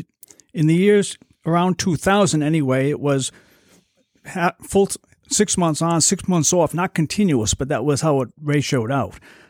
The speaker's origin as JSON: {"language": "English", "town": "Block Island", "region": "Rhode Island", "country": "United States", "tie": "born or raised there", "said": "So, you know, growing up on Block Island, as I had, one of the things I was always appreciative, even to this day, is the ability to buy something on the island when you need it."}